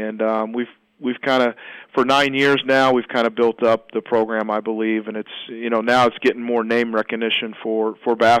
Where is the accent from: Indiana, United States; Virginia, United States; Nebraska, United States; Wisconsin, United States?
Indiana, United States; I grew up in Indiana my entire life